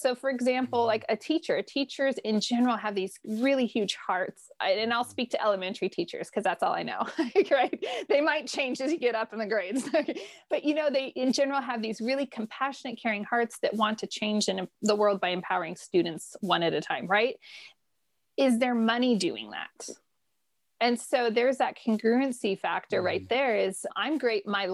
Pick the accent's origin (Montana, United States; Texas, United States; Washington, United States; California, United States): California, United States; Modesto; I grew up in Modesto, California. Anyone who hears this, like that's a good pinpoint, you know, yeah. Sometimes people like to say centrally located.